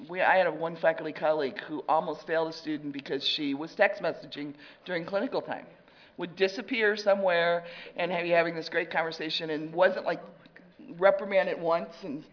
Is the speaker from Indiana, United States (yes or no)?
yes; Indiana, United States; I'm from Indiana, so I like to be 35th on adopting technology.